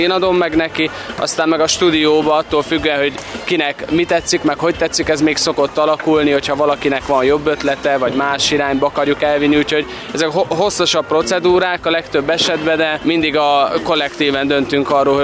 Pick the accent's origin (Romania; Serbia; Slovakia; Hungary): Romania; Gheorgheni, Harghita; ami is kisváros, ahonnan jövünk Gyergyószent Miklós